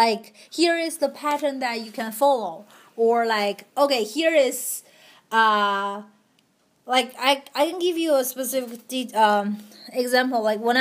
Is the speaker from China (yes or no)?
yes; China; I came from China, which was very different style of education or instruction.